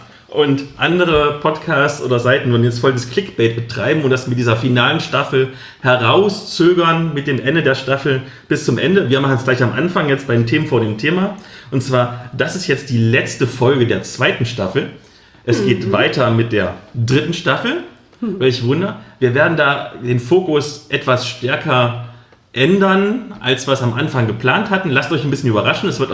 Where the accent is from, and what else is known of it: East Germany, Germany